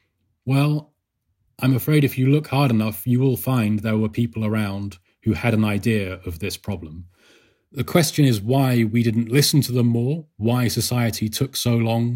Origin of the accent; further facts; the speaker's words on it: Bath, South West England, United Kingdom; I grew up in Bath, which is a big rugby town.